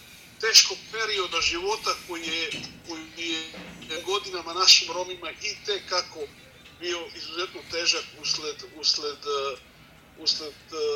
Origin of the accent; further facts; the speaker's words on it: Belgrade, Serbia; moved away; ja sam iz Srbije, iz Beograda